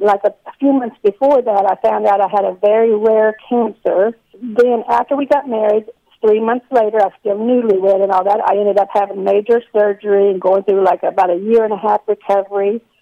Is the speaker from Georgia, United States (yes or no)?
no; Oklahoma, United States; also born or lived in Anchorage, Alaska; I live in Oklahoma. I've been raised in Oklahoma. I was actually born in, not too many people know, I was born in Anchorage, Alaska.